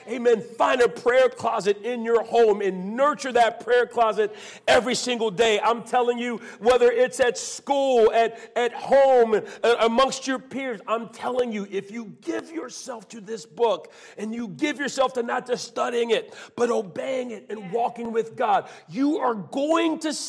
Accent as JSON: {"language": "English", "region": "Virginia", "country": "United States", "moved": "as an adult", "said": "I'm not a New England native. I'm from Virginia. I'm from the South, but at this point in my life, I've lived here for 21 years, and so I guess that makes me a New Englander of sorts."}